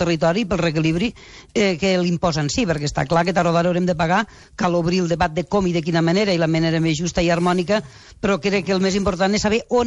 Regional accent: Mollerussa, Catalonia, Spain; per la línia de Manresa, que és la que passa per Mollerussa, al meu poble

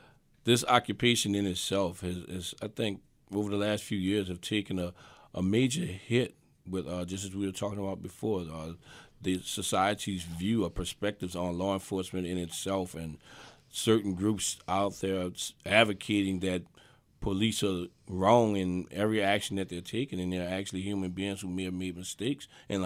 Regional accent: the South, United States; Nine times out of ten, as a Southerner, you're going to see good morning or good evening.

